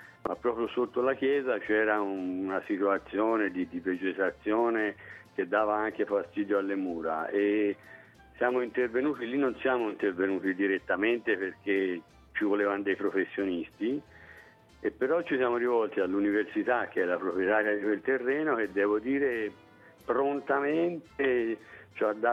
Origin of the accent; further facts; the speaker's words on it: Siena, Tuscany, Italy; per chi come me, insomma, nato e cresciuto a Siena, convinto di aver visto tutto, di sapere tutto